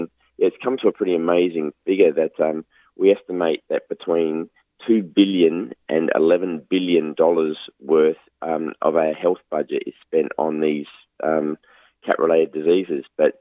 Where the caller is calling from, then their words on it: South Australia, Australia; I'm calling from South Australia.